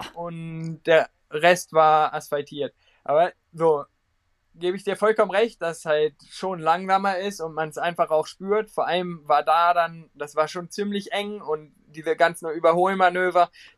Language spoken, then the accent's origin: German; Braunschweig, Lower Saxony, Germany; born there; Bei mir war es auch so, dadurch, dass ich halt gebürtiger Braunschweiger bin